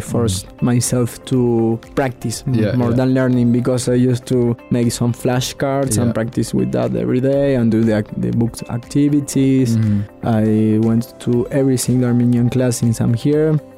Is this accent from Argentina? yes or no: yes; Argentina; English is a second language; I grew up in Argentina, in a Western country, and it's really different.